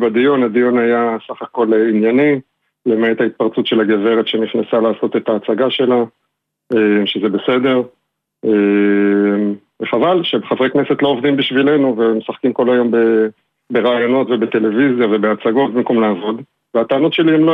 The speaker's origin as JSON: {"language": "Hebrew", "region": "Southern District", "country": "Israel", "tie": "born or raised there", "lives_now": "Tel Aviv, Israel", "said": "אני נולדתי בקיבוץ נירם, גדלתי שם, חזרתי לקיבוץ נירם לפני 8 שנים, בניתי את הבית שלי, גדלתי משפחה שם עם 4 ילדים."}